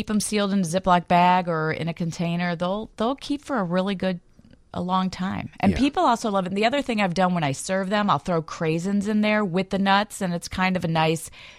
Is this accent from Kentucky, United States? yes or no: yes; Louisville, Kentucky, United States; moved away as an adult; now in Chicago, United States; So basically, I moved here 10 years ago from Louisville, Kentucky. It's where I was born, grew up.